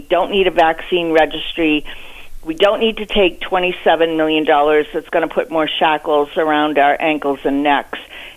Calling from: New Hampshire, United States; I'm calling from New Hampshire.

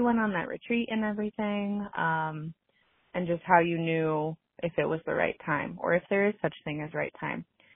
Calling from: Denver, Colorado, United States; Hi, Rachel. I'm calling you from Denver, Colorado.

